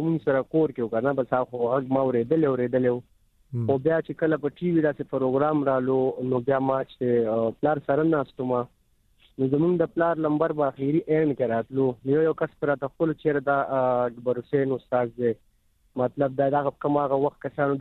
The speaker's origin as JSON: {"language": "Pashto", "town": "Peshawar", "region": "Khyber Pakhtunkhwa", "country": "Pakistan", "tie": "born or raised there", "said": "زه خو خپل د پیښور اوسیدونکی وم د رنګ روډ اټا محمد ګړې دیر کول نه دا زما علاقه ده زما بچپن شوی دی"}